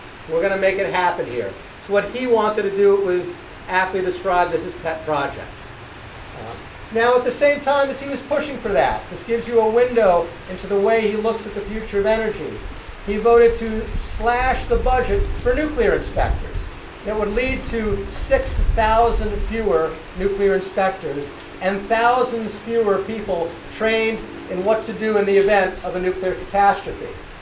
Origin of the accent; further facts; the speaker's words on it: New York, United States; You know, I grew up here in the Hudson Valley. And when I was a little kid, no one wanted to go near the river.